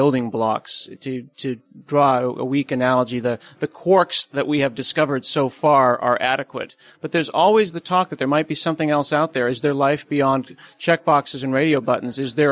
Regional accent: Portland, Oregon, United States; We're here in Portland, Oregon, my hometown, at the Rails Conference at the Oregon Convention Center.

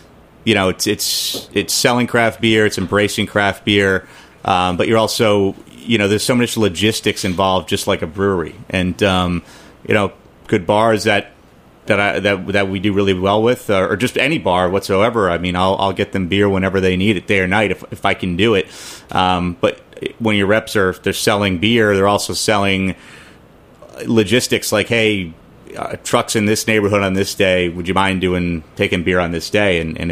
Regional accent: California, United States; When I first got started, I knew Sierra Nevada because I grew up in California.

